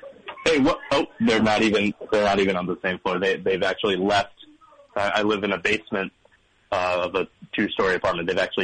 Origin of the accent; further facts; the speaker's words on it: San Diego, California, United States; I wanted to talk about a show I saw a couple of years ago in my hometown of San Diego.